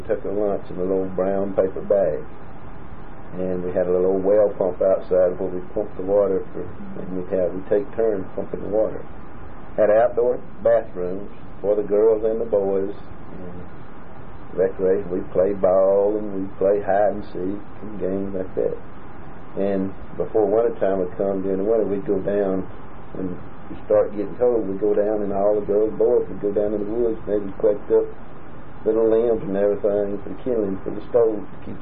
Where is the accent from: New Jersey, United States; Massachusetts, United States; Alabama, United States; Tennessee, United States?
Tennessee, United States; Sewanee; I was born in Suwanee, Tennessee.